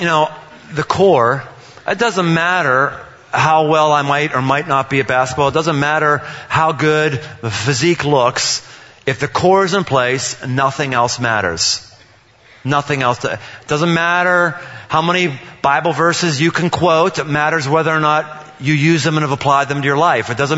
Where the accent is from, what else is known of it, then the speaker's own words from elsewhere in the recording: Pittsburgh, Pennsylvania, United States; I come from Pittsburgh.